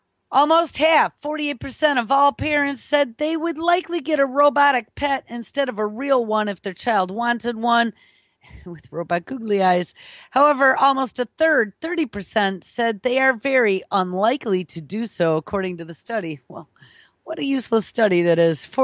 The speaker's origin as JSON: {"language": "English", "country": "United Kingdom", "said": "being British, I don't own such a thing in real life"}